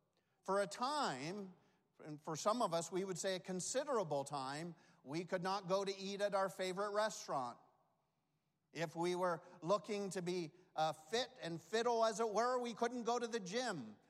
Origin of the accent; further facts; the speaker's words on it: Canada; I realize we're here in the Bahamas, and I'm Canadian